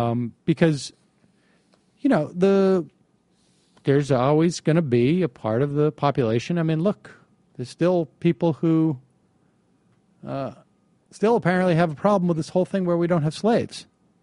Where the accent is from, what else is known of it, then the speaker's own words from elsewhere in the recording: Worcester, Massachusetts, United States; I remember in my teens growing up in Worcester